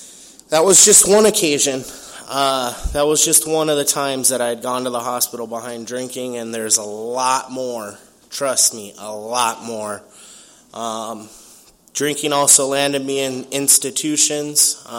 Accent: Tucson, Arizona, United States; So I guess I'm going to start from the beginning. I was raised in Tucson, Arizona. I was a ward of the state from the age 5.

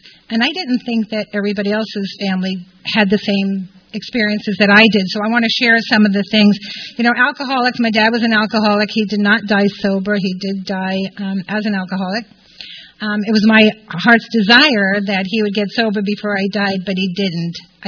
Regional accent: New York City, New York, United States; born there; I was born in Brooklyn, New York, in 1950. I was the youngest of three children, Italian background

